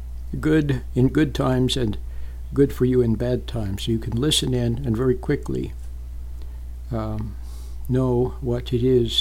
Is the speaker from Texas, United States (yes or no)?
no; Salt Lake City, Utah, United States; when I was a kid, a young man, growing up in Salt Lake City, Utah. Beautiful, beautiful place.